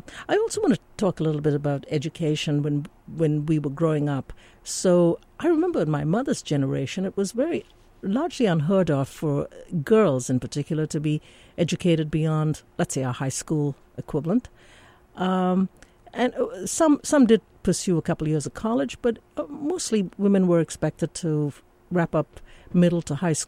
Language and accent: English; Karachi, Sindh, Pakistan; moved away as an adult; now in United States; I came from Karachi, Pakistan, and have left there in my early 20s with the rest of my family. Came to the U.S. At that time.